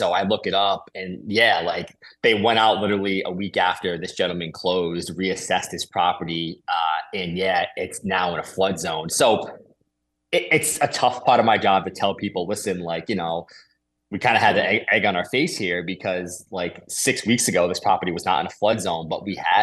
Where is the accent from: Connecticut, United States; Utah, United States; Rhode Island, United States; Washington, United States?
Rhode Island, United States; Chepachet; And I grew up in Chepachet.